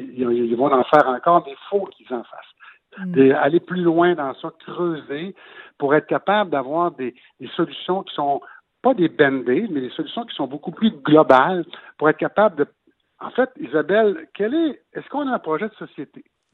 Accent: Quebec, Canada; now in Québec, Canada; Moi, je viens du Saguenay originalement, puis je ne retournerai pas au Saguenay.

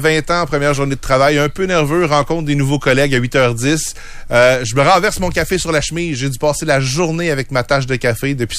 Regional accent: Trois-Rivières, Quebec, Canada; J'étais bilingue fonctionnel, mais jamais... Tu sais, je viens de Trois-Rivières, fait que t'as pas une grande place pour pratiquer ton anglais là-bas.

